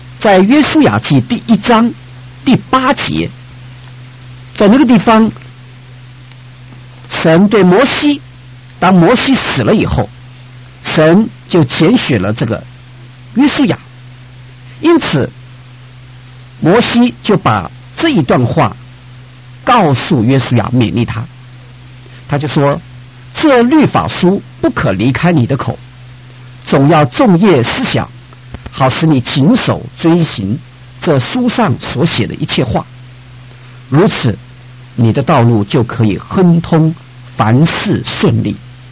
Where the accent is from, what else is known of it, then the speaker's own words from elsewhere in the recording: China; 也就是我们中国人古话常说的尽己之心为之忠